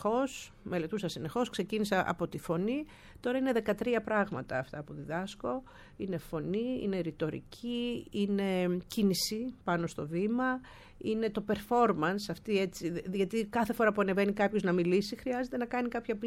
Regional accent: Karditsa, Thessaly, Greece; moved away as an adult; Γεννήθηκα και μεγάλωσα στην Καρδίτσα ως 18 χρονών, ποντιακή οικογένεια, η μόνη ποντιακή οικογένεια της Καρδίτσας.

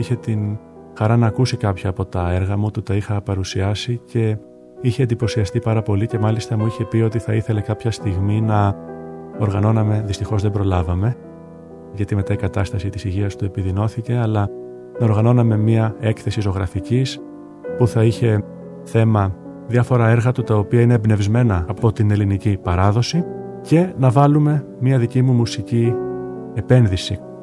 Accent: Athens, Attica, Greece; born there; Από την πλευρά του πατέρα μου, η καταγωγή μου είναι από την Κέρκυρα. Εγώ γεννήθηκα στην Αθήνα.

